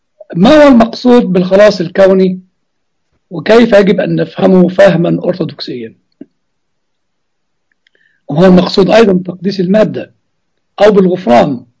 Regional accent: Egypt

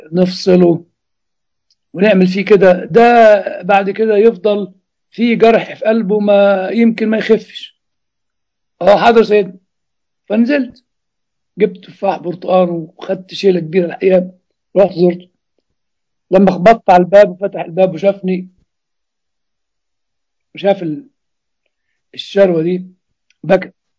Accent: Egypt; لأن العلاج اللي عندنا في مصر مش هينفعك.

